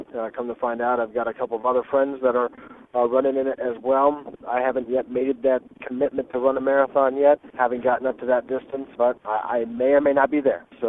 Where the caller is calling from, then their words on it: Loudoun County, Virginia, United States; I'm calling from Loudoun County, Virginia, to give you a shout-out.